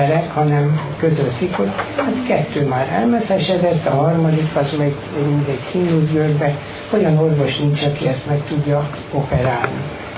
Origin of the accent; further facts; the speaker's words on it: Hungary; Ahogy magamat ismerem, és amilyen magyar vagyok, meg lelkes, én biztos ebben a társaságba kerültem volna